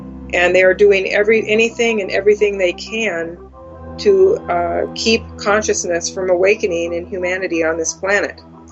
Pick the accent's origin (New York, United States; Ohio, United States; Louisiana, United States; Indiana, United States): Ohio, United States; also born or lived in California; Well, kind of two places. I was born in Southern California, lived there till I was about 11 years old, and then moved to Ohio.